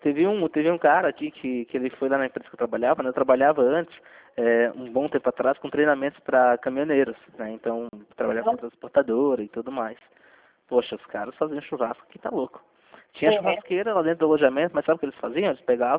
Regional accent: São Paulo, Brazil; Bom, eu sou aqui de São Paulo, né?

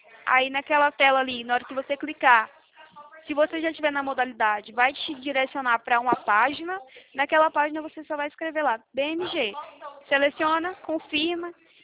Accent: Goiânia, Goiás, Brazil; É porque a gente é daqui de Goiânia, sabe?

